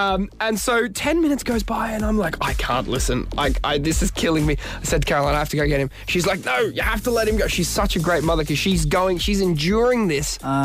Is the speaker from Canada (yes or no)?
no; Ireland